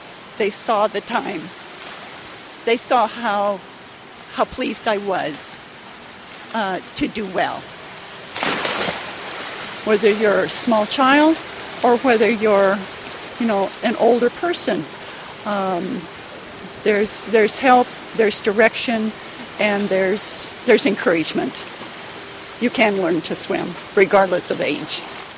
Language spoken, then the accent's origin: English; Walla Walla, Washington, United States; I'm 69 years old. I'm from Walla Walla, Washington, and I am the Eastern Washington State, Alaska International record holder in backstroke.